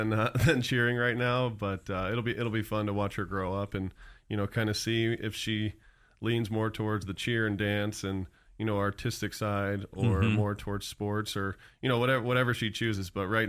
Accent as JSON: {"language": "English", "town": "Jacksonville", "region": "Florida", "country": "United States", "tie": "born or raised there", "said": "So I was born in Jacksonville. He had been stationed there for a few years. And I think I lived there for, 6-7 years or something like that."}